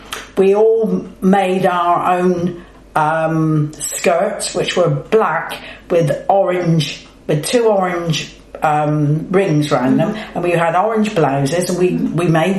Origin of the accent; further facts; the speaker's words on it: Poole, South West England, United Kingdom; born there; I was born actually in Poole in Dorset